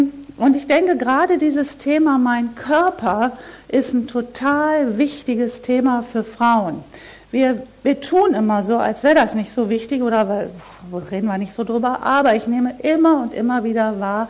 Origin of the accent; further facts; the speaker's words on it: North Rhine-Westphalia, Germany; bei uns im Ruhrpott, sagt man